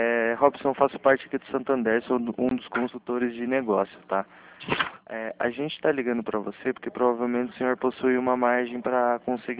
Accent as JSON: {"language": "Portuguese", "town": "Sorocaba", "region": "São Paulo", "country": "Brazil", "said": "Não, eu sou de Sorocaba."}